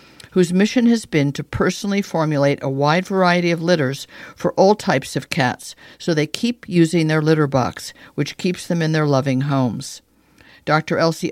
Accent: Rome, Lazio, Italy; I grew up in Italy, in Rome, yeah, where you are now, and lived there numerous times throughout my life as a little girl, as a teenager, and then multiple times as an adult.

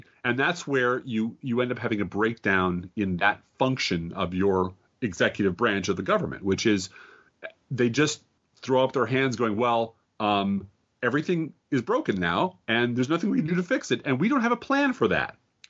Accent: United States; I'm an American. I'm free. I have freedoms.

